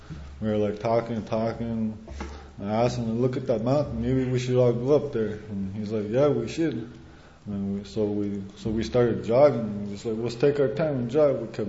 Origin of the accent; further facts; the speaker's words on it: Big Trout Lake, Ontario, Canada; I'm from Big Trout Lake, Northern Ontario.